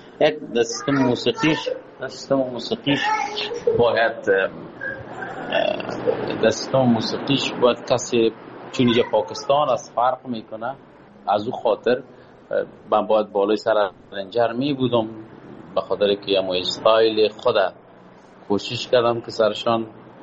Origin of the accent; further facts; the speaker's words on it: Kabul, Afghanistan; now in Pakistan; از وطن دور هستم، دور از کابل جان هستم، دور از افغانستان هستم، دلتنگ هم و آب و هوا آمدیم. فعلا پاکستان هستم